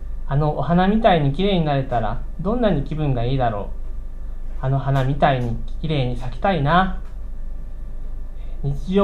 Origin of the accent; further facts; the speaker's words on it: Oita, Japan; 大分から来ました。